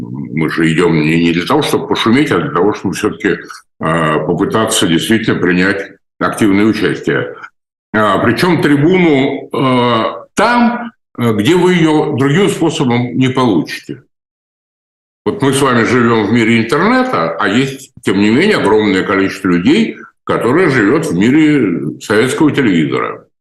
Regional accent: Moscow, Russia; born there; я родился в Москве, а дед мой был родом оттуда.

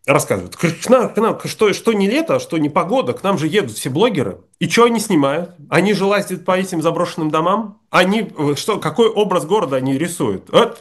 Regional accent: Vorkuta, Komi Republic, Russia; был в мой родной город Воркута

